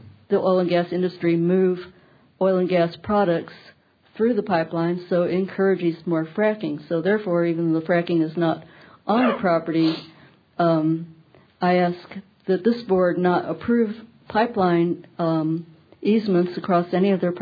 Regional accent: Austin, Texas, United States; born there; I was born in Austin.

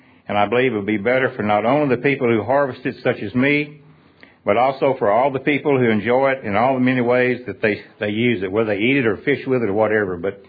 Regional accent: Baytown, Texas, United States; I'm from Baytown, Texas. I'm a commercial shrimper. I've been doing this for 45 years

